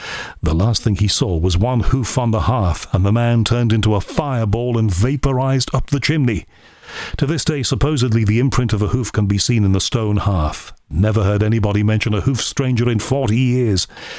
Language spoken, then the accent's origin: English; Dungannon, Northern Ireland, United Kingdom; When I was about 10, growing up in Dungannon, Northern Ireland